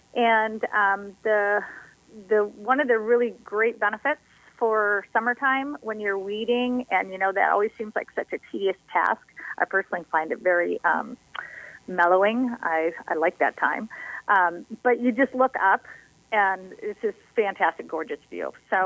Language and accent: English; Alaska, United States; It's like, no, I grew up in Alaska. Nobody in Alaska knows what a peony is.